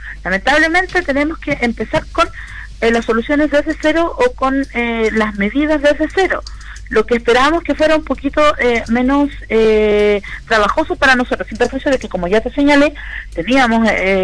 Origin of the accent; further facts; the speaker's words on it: Illapel, Coquimbo, Chile; En mi caso particular, yo soy de Illapel